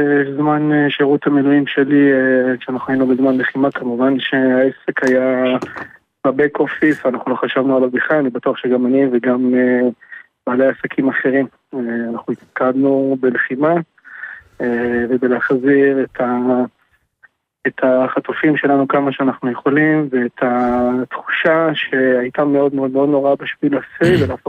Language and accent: Hebrew; Ashdod, Southern District, Israel; now in Kiryat Gat, Israel; אני במקור מאשדוד